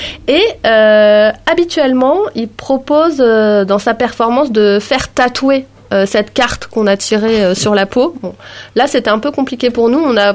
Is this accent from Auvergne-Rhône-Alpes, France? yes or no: no; Montpellier, Occitanie, France; Je le précise parce que moi je suis montpelliéraine.